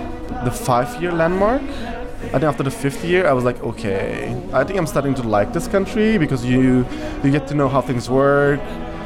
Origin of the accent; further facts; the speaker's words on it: Turkey; English is a second language; moved away as an adult; now in Belgium; Now I live in Belgium since 9 years, so that's more or less 1/3 of my life. Yes, I mean, okay, I'm born in Turkey, I grew up in Turkey